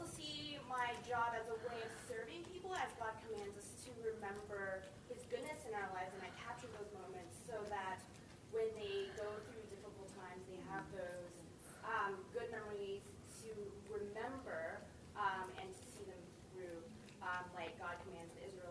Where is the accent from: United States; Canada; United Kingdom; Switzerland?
Canada; Hamilton, Ontario; I'm from Hamilton, Ontario